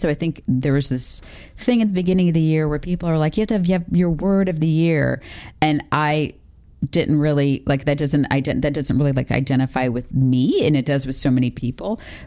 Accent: Florida, United States; So my family's in Florida. I grew up in Florida.

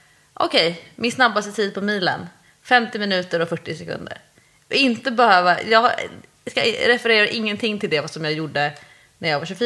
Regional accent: Norrland, Sweden; varning, jag är ju norrlänning

